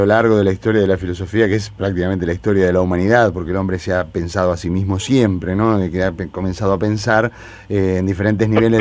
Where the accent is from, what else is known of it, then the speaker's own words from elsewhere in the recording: Uruguay; siendo uruguayo no te voy a dar mucha idea de lo que está pasando en la televisión uruguaya.